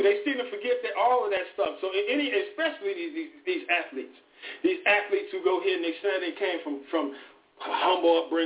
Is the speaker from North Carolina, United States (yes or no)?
no; Chicago, Illinois, United States; I'm on the west side. I'm from Chicago.